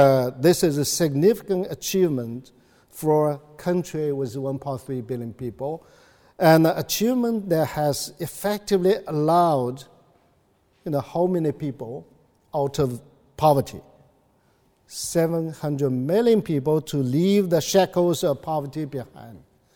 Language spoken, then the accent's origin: English; China; English is a second language; Looking at my own personal experience in my home country, China, I have gained the firm conviction